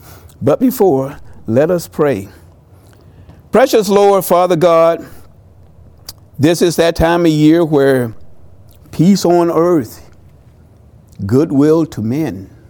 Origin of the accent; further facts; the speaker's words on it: Florida, United States; I grew up in South Florida. There is no snow in South Florida.